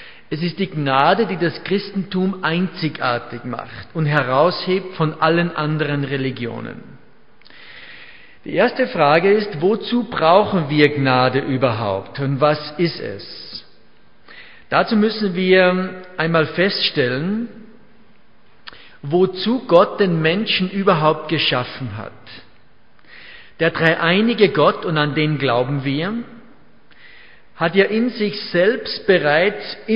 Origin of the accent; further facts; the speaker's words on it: Ramsau, Styria, Austria; bin eben aus Österreich, was man auch leicht hört, nicht weit von Salzburg, so eine Skistadt, Schladming, nebenbei ist Ramsau, da komme ich eigentlich her.